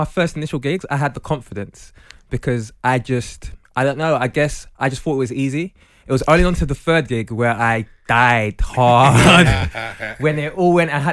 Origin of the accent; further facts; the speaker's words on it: London, United Kingdom; now in Manchester, United Kingdom; I moved up to Manchester. I'm a Londoner.